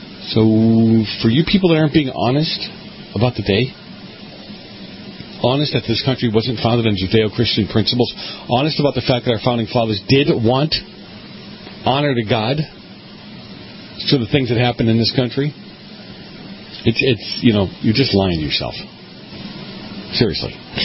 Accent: Boston, Massachusetts, United States; I don't know how you do it. I'm from Boston. I don't know how you do that.

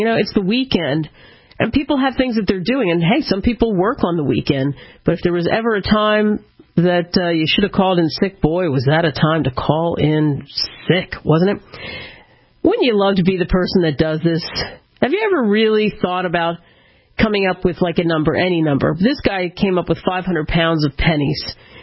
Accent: New Jersey, United States; and of course, my hometown, New Jersey and Philadelphia, boy, they always get it the worst, I swear.

